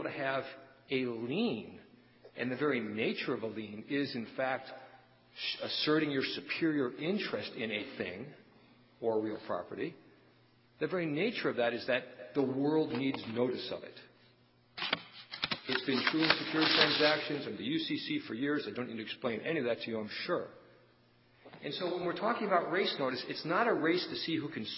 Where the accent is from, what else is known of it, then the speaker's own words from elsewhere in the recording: Chicago, Illinois, United States; I'm from Chicago.